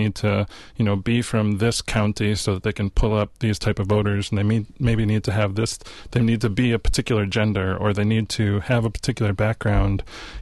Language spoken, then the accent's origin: English; Madison, Wisconsin, United States; And I never got the feedback that people were uninterested in building relationship because I was from Madison.